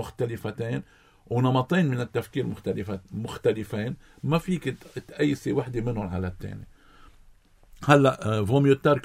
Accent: Lebanon; نحن بلبنان

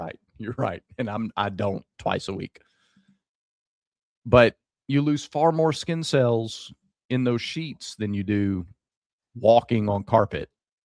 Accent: Piedmont, Alabama, United States; Zach, the house I grew up in on Main Street in Piedmont, Alabama, we didn't have but one bathroom.

